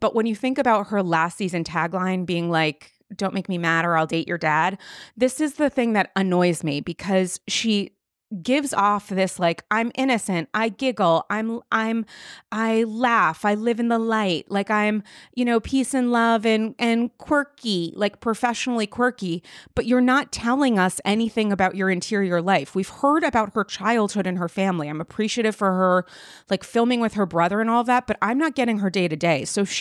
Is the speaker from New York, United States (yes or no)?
yes; New York, United States; with the questions that I have as a New Yorker and someone who likes to know what other people are paying for rent